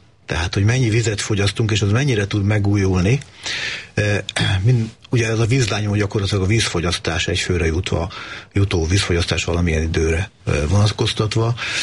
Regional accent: Transdanubia, Hungary; én Dunántúli vagyok

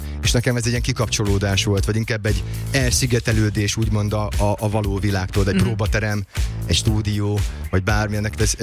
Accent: Szolnok, Jász-Nagykun-Szolnok, Hungary; akkor még én szolnoki fiú vagyok, akkor még az is nehéz volt, hogy hogyan jutsz el mondjuk Szolnokról Budapestre, mondjuk nem egy jó módú családból

